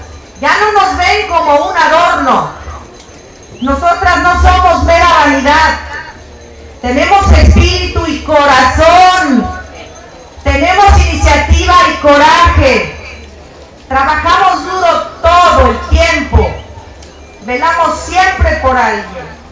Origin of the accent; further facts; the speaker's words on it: Mexico; todas nosotras somos mujeres de México